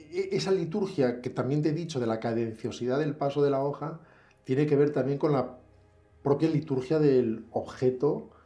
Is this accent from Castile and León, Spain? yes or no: yes; Salamanca, Castile and León, Spain; ambos nos criamos en Salamanca, que es una ciudad hecha de frío y piedra, que conocemos muy bien.